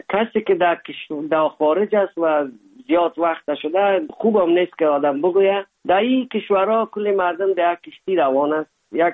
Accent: Afghanistan; now in Hamburg, Germany; ما از افغانستان آمدیم

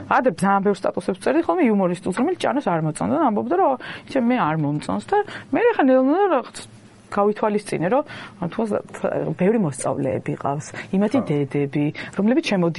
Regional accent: Kakheti, Georgia; ან ცუდი სიტყვები კახელი ვარ შესაბამისად

